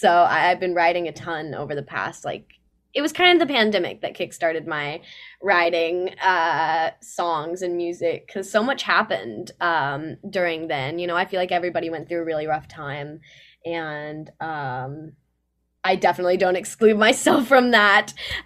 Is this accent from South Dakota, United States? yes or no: no; Texas, United States; also born or lived in Los Angeles; But we were just lucky, because the things that I did out in L.A., because I'm from Texas, it just kind of stuck.